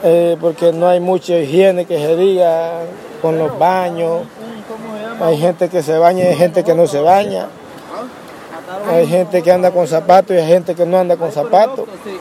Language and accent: Spanish; Honduras; el país que venimos de Honduras es calientísimo. De la parte donde vivo yo es ahí, los garrobos viven. Porque es demasiado caliente, la zona sur.